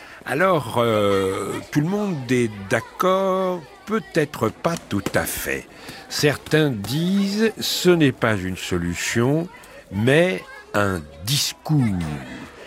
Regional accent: France

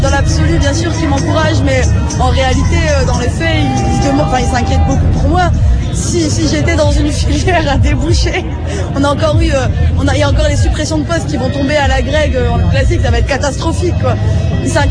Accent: Hauts-de-France, France; je suis pas de région parisienne, moi je viens du Nord-Pas-de-Calais. Bon, mine de rien, même si je vivais à Lille, quand j'étais à la fac à Lille

